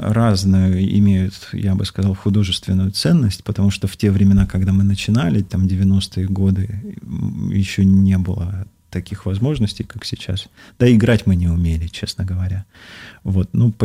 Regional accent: Barnaul, Altai Krai, Russia; Мы сами из Сибири, из города Барнаула.

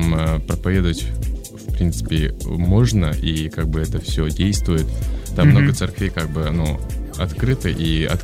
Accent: Moldova; now in Turkey; Вот, я сам из Молдовы, туда попал больше 9 лет

